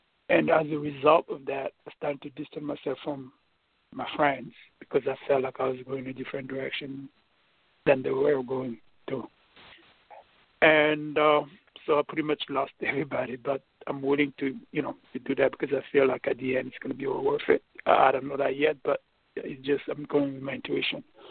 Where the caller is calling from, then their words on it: New York City, New York, United States; New York City.